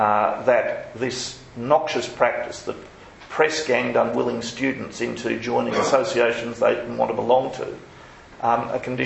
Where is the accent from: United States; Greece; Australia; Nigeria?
Australia; Queensland; in my home state, Queensland.